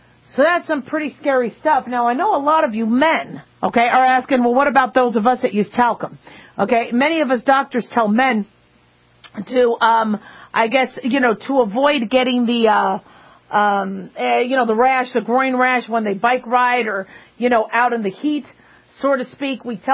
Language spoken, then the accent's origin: English; Phoenix, Arizona, United States; Growing up in Phoenix, Arizona, we had black widow spiders.